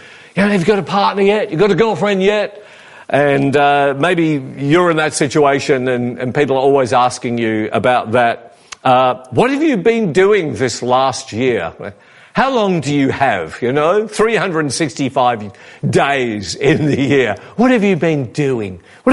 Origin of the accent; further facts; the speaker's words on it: Perth, Western Australia, Australia; And, you know, I'm from Perth in Western Australia. All my family live over there.